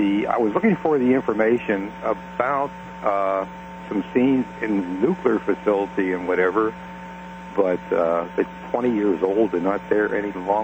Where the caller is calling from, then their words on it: Baltimore, Maryland, United States; from Baltimore, Maryland.